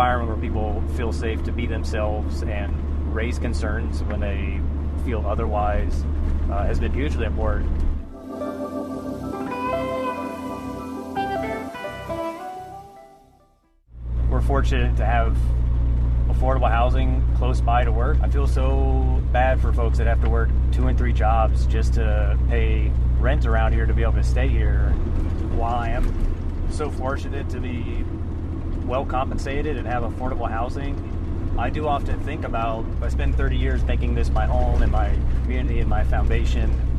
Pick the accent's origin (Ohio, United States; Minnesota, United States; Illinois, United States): Ohio, United States; Columbus; I'm from Columbus, Ohio, originally. Went to Ohio State University